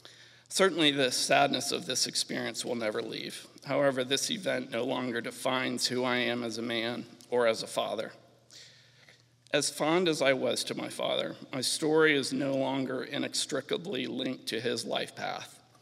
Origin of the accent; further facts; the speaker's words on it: Orlando, Florida, United States; to Orlando, Florida, where we lived through college. I loved Orlando and will always consider it my hometown.